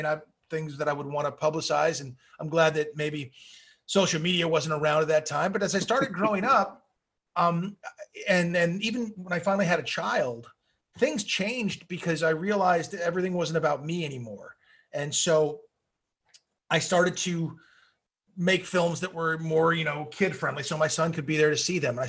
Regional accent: Malibu, California, United States; And I grew up in Malibu, California with Sean Penn, Chris Penn, Rob Lowe, Charlie Sheen, Emilio Estevez, whole group.

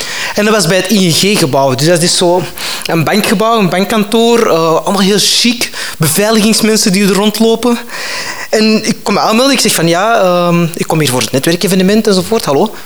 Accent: Antwerp, Flemish Region, Belgium; ik kom van Antwerpen. Dus dat is zo over de Schelde, die dikke nekken.

